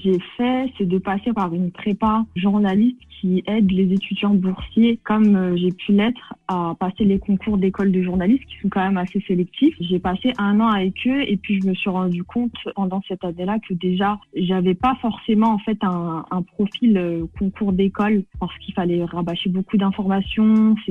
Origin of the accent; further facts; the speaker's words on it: Bobigny, Île-de-France, France; J'ai grandi à Bobigny, c'est aussi la ville où je suis née et où je vis encore maintenant.